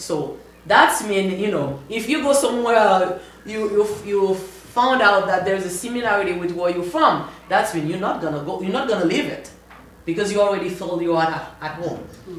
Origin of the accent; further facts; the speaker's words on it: Haiti; where are you from? I said, I'm from Haiti.